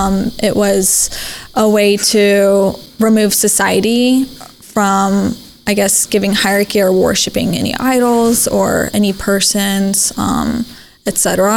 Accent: Missouri, United States; It's really kind of crazy to go to the Middle East and then see the same white Jesus that I grew up seeing in Missouri and in Bethlehem.

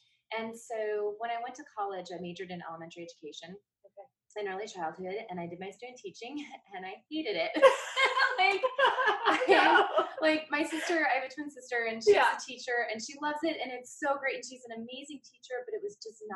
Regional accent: Midwest, United States; now in Seattle, United States; I came from the Midwest, and so I've been the pastor here since then.

